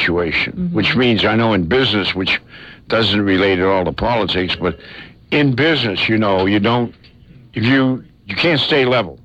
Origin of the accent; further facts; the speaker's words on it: Boston, Massachusetts, United States; Well, I came from Boston, you know.